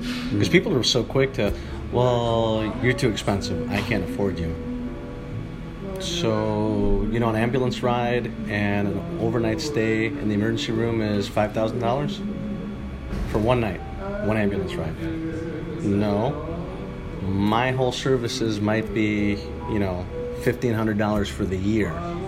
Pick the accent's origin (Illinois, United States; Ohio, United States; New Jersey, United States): Illinois, United States; Chicago; At the end of the day, you know, I'm from Chicago.